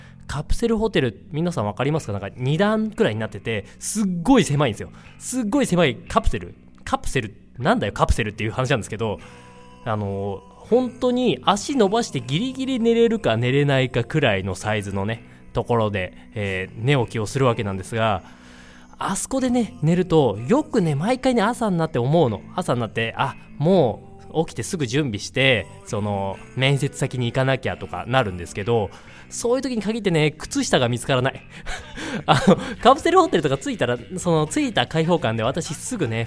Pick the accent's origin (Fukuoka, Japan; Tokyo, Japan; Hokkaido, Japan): Hokkaido, Japan; もともと私北海道出身なんですけど、北海道の帯広っていうところにね、あの田舎の方に大学時代いまして